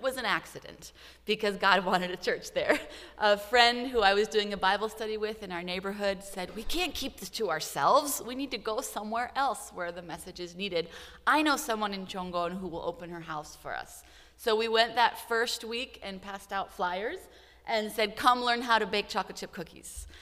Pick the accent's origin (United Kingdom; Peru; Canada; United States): Peru; I'm a missionary kid. I grew up in Peru, South America. My parents are Bible translators with Wycliffe.